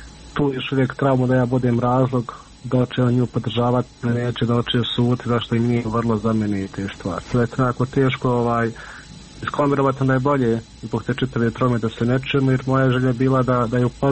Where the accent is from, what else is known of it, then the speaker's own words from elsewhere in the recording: Miljevina, Republika Srpska, Bosnia & Herzegovina; mi smo svi gore iz Miljevine